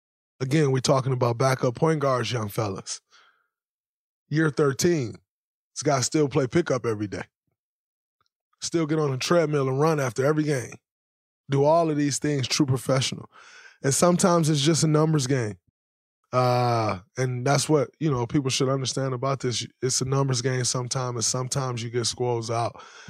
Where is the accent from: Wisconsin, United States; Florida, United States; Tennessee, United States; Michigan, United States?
Michigan, United States; Saginaw; I'm from Saginaw, Michigan.